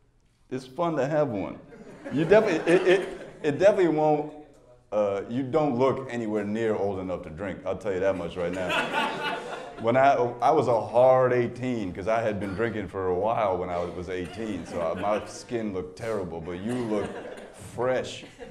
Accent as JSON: {"language": "English", "country": "India", "said": "I am Indian, I am Hindu, and I do be fucking."}